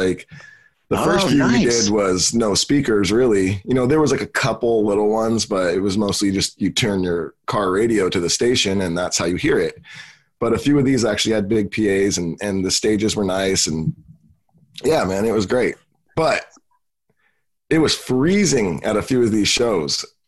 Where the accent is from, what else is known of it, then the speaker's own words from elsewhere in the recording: California, United States; And I'm just like, yeah, I'm from California.